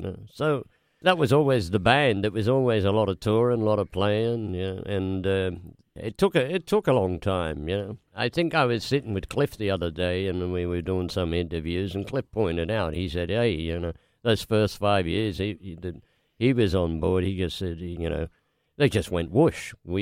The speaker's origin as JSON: {"language": "English", "town": "Sydney", "region": "New South Wales", "country": "Australia", "tie": "born or raised there", "said": "I grew up in Sydney. I'm a Sydney boy."}